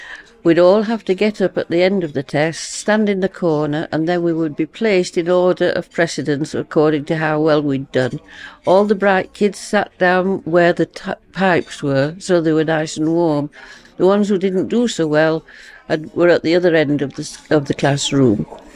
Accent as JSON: {"language": "English", "town": "Darfield", "region": "Yorkshire and the Humber", "country": "United Kingdom", "tie": "born there", "said": "I was born in Darfield, but now I live in Wombwell, but I've moved around quite a lot in between then and now."}